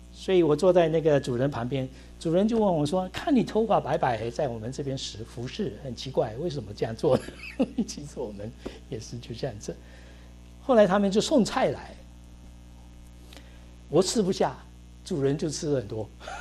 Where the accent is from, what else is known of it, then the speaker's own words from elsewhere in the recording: Fujian, China; 我说我是福建人，我真的是福建人吗？那 他说你的福建的地址在哪里？写给我看啊，我都忘记我们的老家在哪里，我都忘记了。